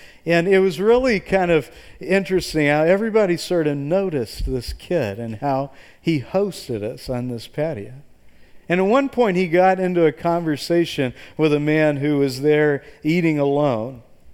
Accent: the South, United States; Maybe it's because I'm from the South, but I love to go to Chick-fil-A

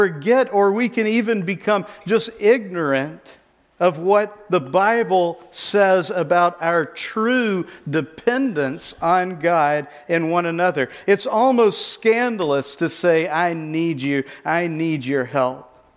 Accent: Gulf Coast, United States; I grew up on the Gulf Coast near Louisiana where we ate barbecued crab fresh out of the Gulf of Mexico.

